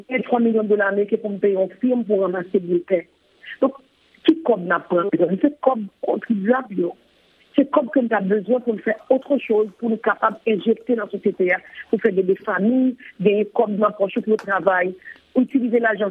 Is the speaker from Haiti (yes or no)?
yes; Haiti; en tant qu'haïtienne